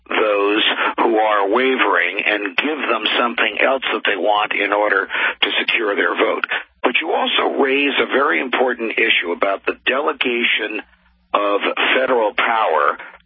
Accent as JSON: {"language": "English", "region": "New Jersey", "country": "United States", "tie": "born or raised there", "said": "There's a famous case in my home state of New Jersey"}